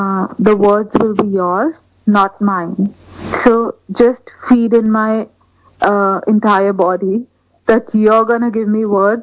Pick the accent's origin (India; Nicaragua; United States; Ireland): India; New Delhi, Delhi; So I'm from India, New Delhi, and … I'm Priya's friend.